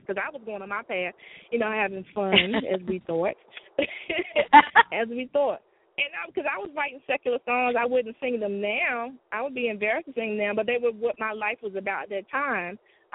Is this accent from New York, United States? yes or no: no; Maryland, United States; Well, I'm originally from Maryland. I'm actually still in Maryland.